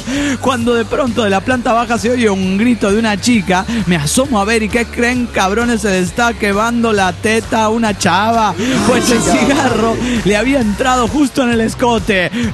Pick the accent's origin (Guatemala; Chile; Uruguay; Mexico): Mexico; Siempre que llego a México me cargo de buena vibra, no solo porque es mi tierra